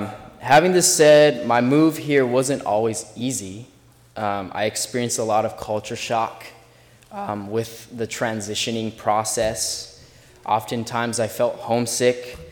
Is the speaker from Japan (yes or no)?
yes; Japan; There were a few things, though, that made my experience of growing up in Japan very different from my peers.